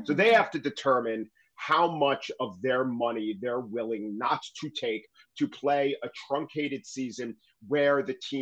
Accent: New York, United States; When you were saying before that it defines Bostonians, I said to myself, yes, as a New Yorker, it defined it for years as Bostonians, that bunch of crybabies who always lose

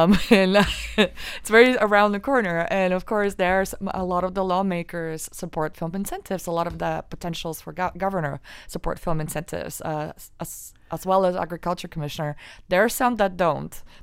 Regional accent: Canada; now in United States; I'm originally Canadian

